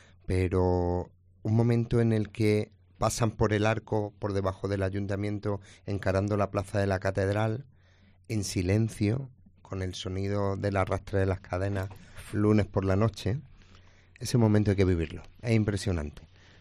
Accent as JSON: {"language": "Spanish", "town": "Córdoba", "region": "Andalusia", "country": "Spain", "said": "Perdonadme, tengo que decirlo así, soy cordobés."}